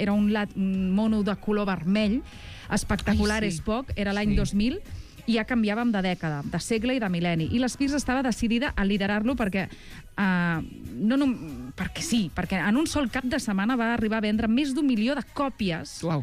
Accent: Catalonia, Spain; jo soc província de Tarragona i allà els castellanismes ens venen i ens

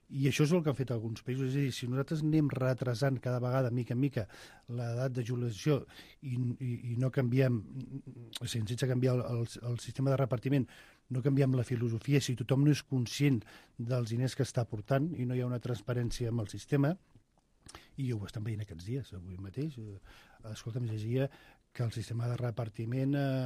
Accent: Catalonia, Spain; sento enveja com a català i com a espanyol

